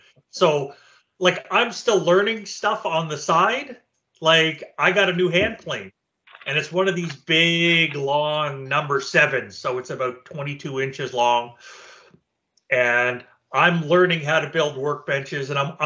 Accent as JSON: {"language": "English", "town": "Truro", "region": "Nova Scotia", "country": "Canada", "said": "Because I'm from Truro, Nova Scotia."}